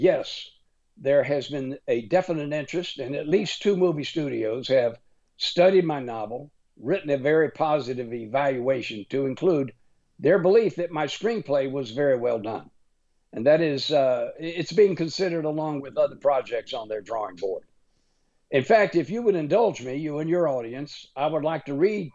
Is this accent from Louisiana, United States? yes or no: yes; Lake Charles, Louisiana, United States; As most people know, Lake Charles, Louisiana, where I was born, is the location of multiple oil refineries.